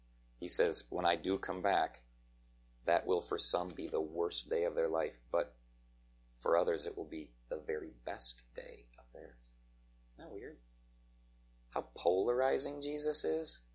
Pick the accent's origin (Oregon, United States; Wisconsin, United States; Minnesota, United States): Minnesota, United States; Duluth; We're not fooled. We're from Duluth.